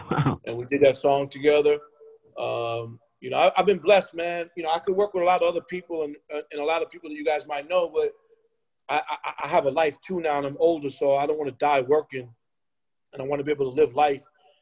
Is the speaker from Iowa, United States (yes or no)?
no; Queens, New York, United States; now in Los Angeles, United States; But I'm from Queens. Never forget where you come from.